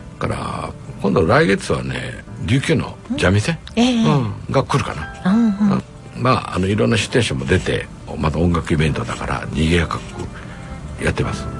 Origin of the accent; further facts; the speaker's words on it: Okazaki, Aichi, Japan; あの井田っていうね、大樹寺に近いところに生まれまして、で井田小学校に通いました、